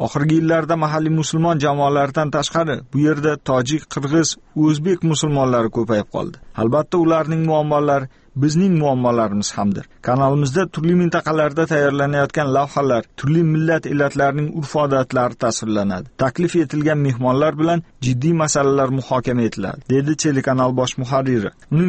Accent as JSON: {"language": "Uzbek", "town": "Samarkand", "region": "Samarqand Region", "country": "Uzbekistan", "lives_now": "Russia", "said": "Men o'zi asli Samarqanddanman."}